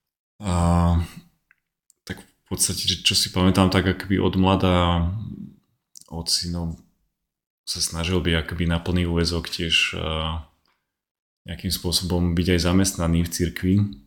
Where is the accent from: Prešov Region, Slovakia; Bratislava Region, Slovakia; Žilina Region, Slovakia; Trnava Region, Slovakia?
Žilina Region, Slovakia; Liptovský Hrádok; ja pochádzam z Liptovského Hradku, z takého malého mestečka.